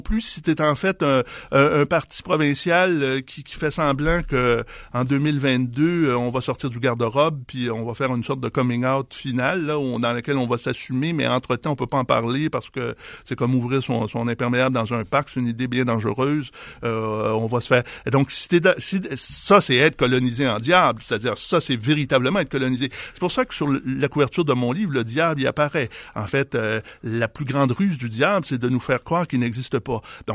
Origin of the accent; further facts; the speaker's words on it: Quebec, Canada; à partir duquel on va se dire qui on est, nous autres Québécois.